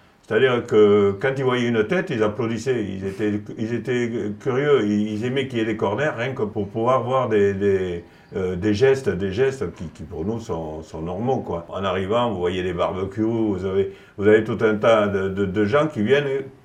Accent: France; nous, en tant que Français

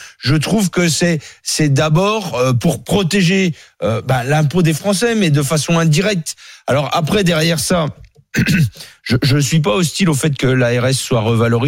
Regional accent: Paray-le-Monial, Bourgogne-Franche-Comté, France; born there; Je suis né à Paray-le-Monial.

